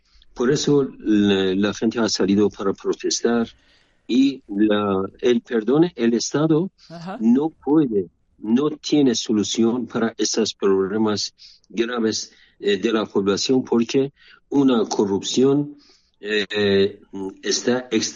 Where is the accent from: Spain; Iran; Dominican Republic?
Iran; now in Mexico; muy preocupado por lo que está ocurriendo en mi país.